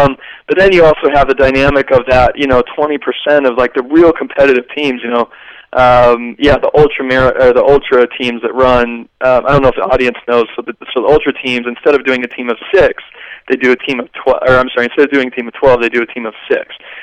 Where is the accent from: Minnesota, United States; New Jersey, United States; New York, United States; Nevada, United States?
Nevada, United States; Las Vegas; You know, I grew up in Vegas.